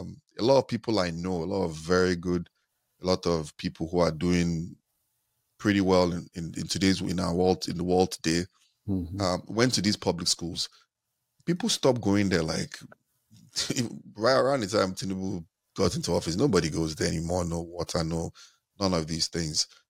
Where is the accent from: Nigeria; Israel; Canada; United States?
Nigeria; I remember growing up in Nigeria, even though I never went to a public school growing up